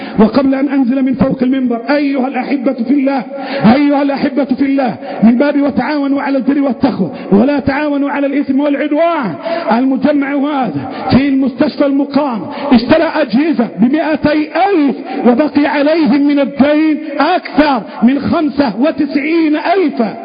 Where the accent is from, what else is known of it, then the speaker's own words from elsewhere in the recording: Egypt; اللهم احفظ بلدنا مصر